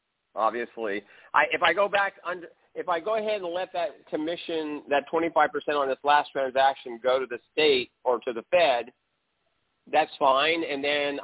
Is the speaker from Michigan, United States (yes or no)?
no; California, United States; I'm from California.